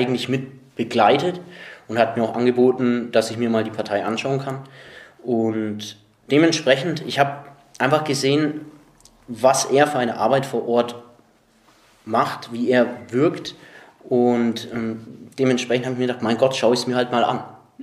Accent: Nuremberg, Bavaria, Germany; Also Nürnberg ist meine Heimat. Von Grund auf. Ich bin aufgewachsen in der Stadt, mein Leben lang hier zur Schule gegangen.

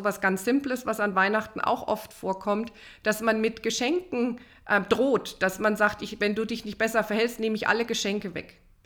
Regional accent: Munich, Bavaria, Germany; ich komme ja aus München, ganz München steht dann Kopf

